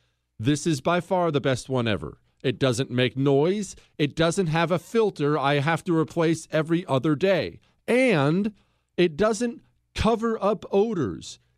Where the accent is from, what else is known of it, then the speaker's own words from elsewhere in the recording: United States; Look, I'm an American. I don't pay attention to these things.